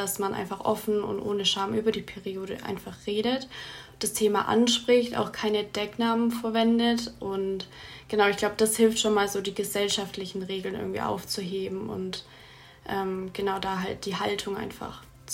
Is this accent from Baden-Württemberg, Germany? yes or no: yes; Baden-Württemberg, Germany; Ich bin auch in Baden-Württemberg zur Schule gegangen